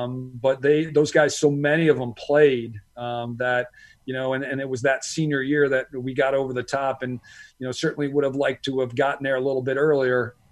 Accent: New York, United States; So I'm a Giants fan. I grew up in New York.

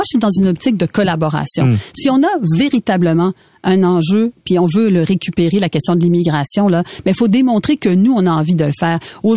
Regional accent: Quebec, Canada; ici chez nous au Canada

